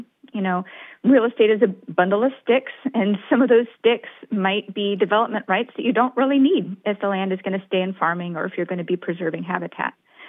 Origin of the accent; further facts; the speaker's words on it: Portland, Oregon, United States; also born or lived in Gaston; On the weekends, we would be on my family's farm in Gaston, Oregon, in Yamhill County. And on the weekdays, we would be in Southwest Portland.